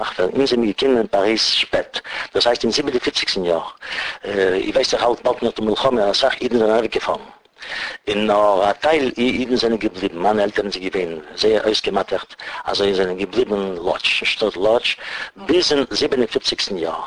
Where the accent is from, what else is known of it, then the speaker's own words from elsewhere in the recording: Russia; born there; German is a second language; Ich bin geboren in Russland.